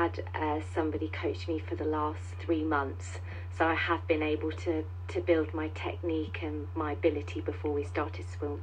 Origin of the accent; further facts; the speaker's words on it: Brighton, South East England, United Kingdom; I'm from Brighton.